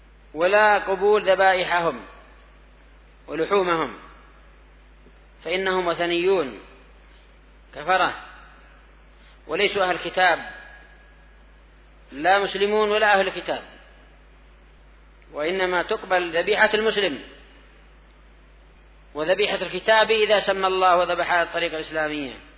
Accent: Yemen; عندنا باليمن

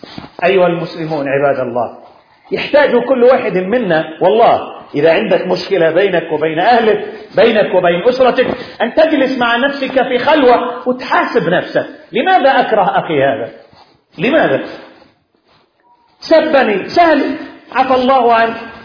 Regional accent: Yemen; عندنا في اليمن كانت المسألة حزبية، صراع حزبي بين حزب وحزب.

